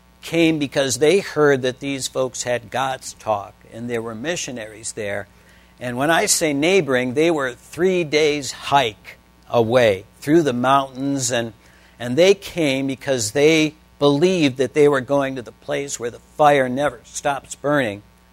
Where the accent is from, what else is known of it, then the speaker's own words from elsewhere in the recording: Detroit, Michigan, United States; We're both from Detroit.